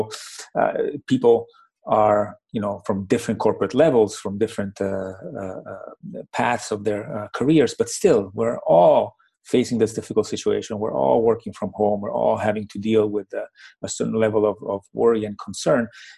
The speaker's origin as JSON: {"language": "English", "country": "Italy", "second_language": "English", "said": "I am from Italy"}